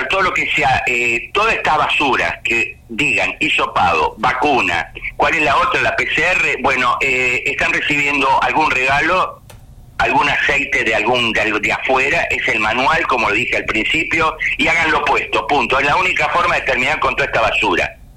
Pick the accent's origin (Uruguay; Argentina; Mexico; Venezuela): Argentina; born there; ¿Por qué no nacimos nosotros en Ucrania? No, nacimos en Argentina. ¿Qué tenemos en la Argentina?